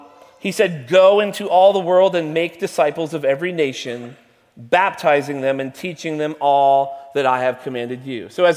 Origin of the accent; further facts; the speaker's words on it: New England, United States; Growing up in New England, I would walk into churches that I've never been